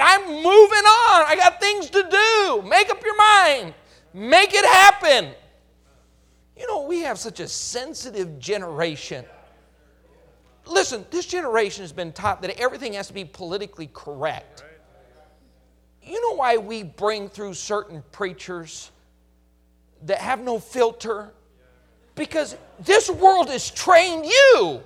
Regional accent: Texas, United States; Maybe it's just that I'm from Texas.

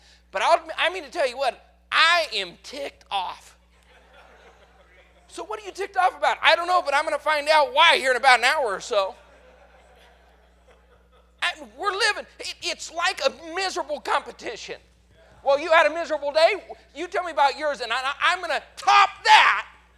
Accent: Colorado, United States; I grew up in Colorado. In Colorado, you just don't go jump in a body of water.

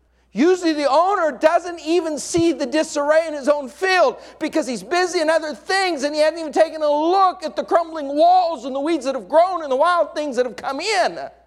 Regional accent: Colorado, United States; growing up in Colorado, I remember a couple times leaving our bikes outside, and it would drop 6, 8, 10 inches of snow.

